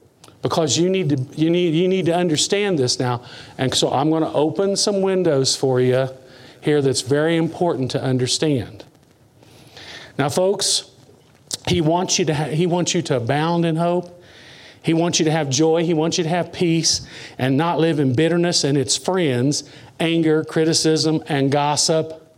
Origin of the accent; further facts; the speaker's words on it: Indiana, United States; I grew up in Indiana, farmland, flat land. And in the summertime, miles and miles and miles of corn.